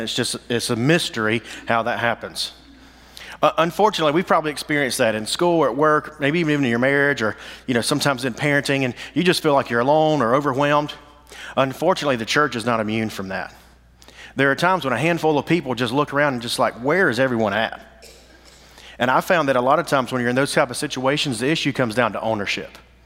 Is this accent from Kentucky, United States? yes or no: no; Alabama, United States; also born or lived in Tennessee; I'm originally from Alabama. My wife's from Arizona. And we were in Tennessee, and they sent us to Georgia